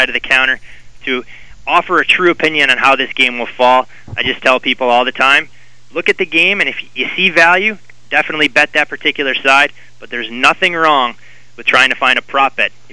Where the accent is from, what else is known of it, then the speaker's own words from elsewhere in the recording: Chicago, Illinois, United States; I was a hockey player growing up in the Chicago metropolitan area.